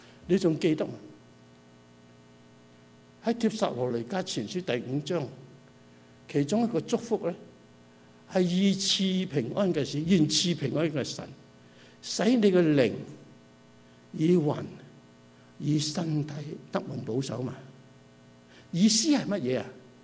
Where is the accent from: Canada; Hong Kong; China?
Canada; 我们加拿大人有福气